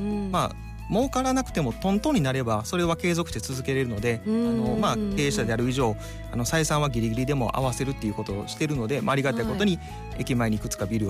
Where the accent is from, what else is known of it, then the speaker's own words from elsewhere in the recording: Kakogawa, Hyogo, Japan; also born or lived in Kobe; 神戸の方なんですけども、はい、もうほとんど幼少期の大半は加古川に住んでまして、